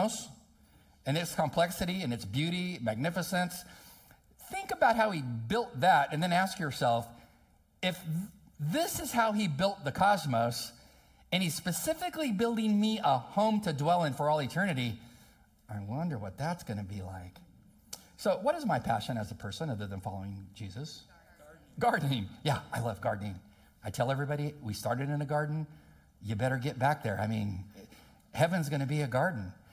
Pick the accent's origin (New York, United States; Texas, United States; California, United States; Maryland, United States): California, United States; Hard as a Californian for me to get used to sunsets here because there's just trees all around my house.